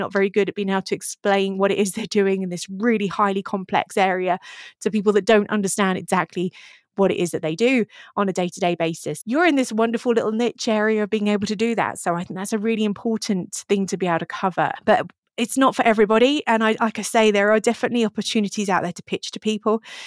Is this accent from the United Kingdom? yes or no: yes; United Kingdom; I try and focus internationally because I'm British.